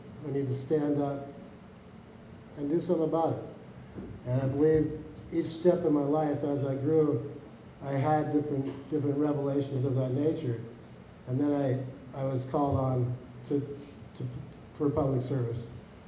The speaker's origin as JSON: {"language": "English", "region": "Montana", "country": "United States", "tie": "born or raised there", "said": "possibly the only commissioner, if elected, that was born and raised in Missoula County."}